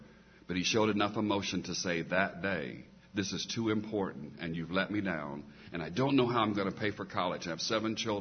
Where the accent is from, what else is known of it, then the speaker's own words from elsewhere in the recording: Okmulgee, Oklahoma, United States; born there; I was born in Okmulgee, Oklahoma, out in the country, really, a community called Nuyaka, which is a Choctaw Native American and African American community back then.